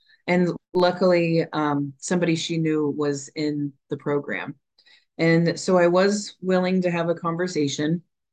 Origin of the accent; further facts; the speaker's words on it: Kansas, United States; from Kansas.